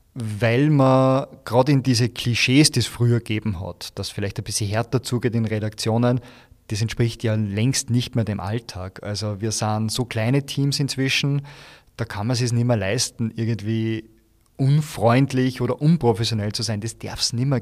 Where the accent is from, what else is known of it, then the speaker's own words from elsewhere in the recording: Buchkirchen bei Wels, Upper Austria, Austria; also ich bin in Burgkirchen bei Wels aufgewachsen